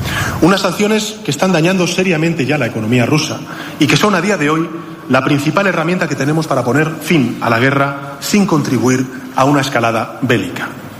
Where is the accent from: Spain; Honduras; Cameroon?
Spain; somos nosotros los españoles